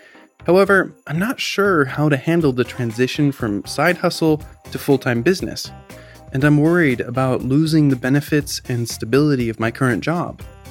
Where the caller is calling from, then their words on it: Seattle, Washington, United States; I'm calling from Seattle, Washington.